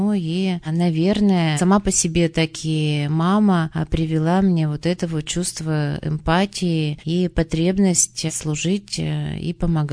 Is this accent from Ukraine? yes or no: no; Urals, Russia; Я коренная уралочка, выросла здесь, училась.